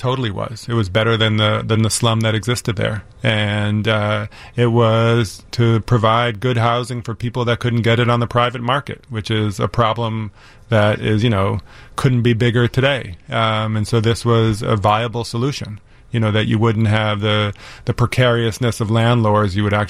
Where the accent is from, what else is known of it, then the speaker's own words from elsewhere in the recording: Chicago, Illinois, United States; I'm from Chicago. South Shore and Hyde Park.